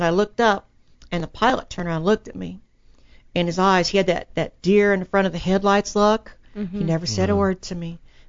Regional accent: Texas, United States; Now I'm a Texan. Texans don't lie.

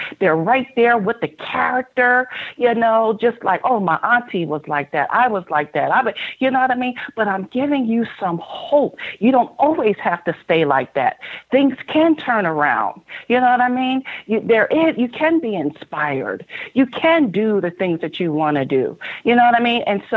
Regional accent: Bronx, New York, United States; also born or lived in Philadelphia; That's where I'm from, growing up in the Bronx, New York, Philadelphia

